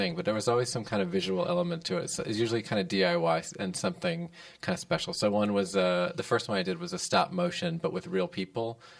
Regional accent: United States; I'm American.

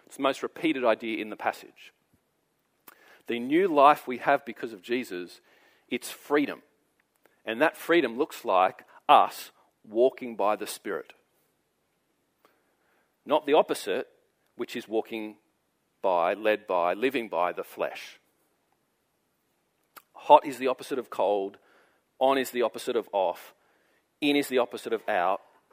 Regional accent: New South Wales, Australia; born there; I was born in New South Wales. That is how I was birthed. And it's just what I am.

